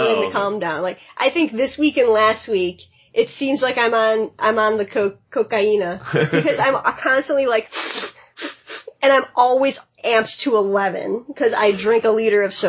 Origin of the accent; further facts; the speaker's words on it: Chicago, Illinois, United States; I'm from Chicago. I talk fast.